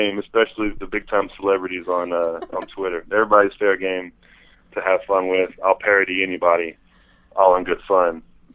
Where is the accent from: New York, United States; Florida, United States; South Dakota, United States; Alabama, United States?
Alabama, United States; Birmingham; I'm quite the conundrum coming out of Alabama. I'm from Birmingham, which is, I guess that's the biggest city we have in Alabama.